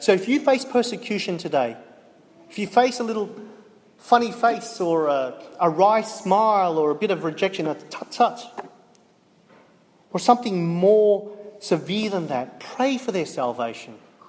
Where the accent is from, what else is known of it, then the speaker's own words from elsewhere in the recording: Sydney, New South Wales, Australia; I can write a story about how I've moved countries, how I grew up in Sydney